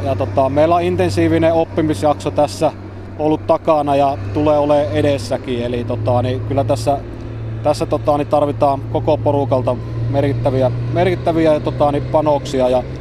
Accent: Central Finland, Finland; No, minähän olen kotoisin Keski-Suomesta ja asunut aikaisemmin myös Äänekoskella tuon vanhan tehtaan aikana.

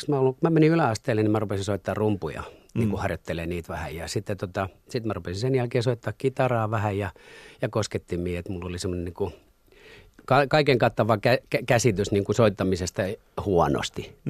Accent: Masku, Southwest Finland, Finland; also born or lived in Turku; viitisen vuotta mä asuin Turun Rauhankadulla, puutaloalueella, vanhalla puutaloalueella. Ja sieltä muutettiin Maskuun. Mun isä rakensi sinne pienen omakotitalon ja sitten mä oon varhaisnuoruuteni ja teini. No, melkein parikymppisen asti sitten asunut sitten siellä Maskussa, kunnes mä muutin takaisin Turkuun.

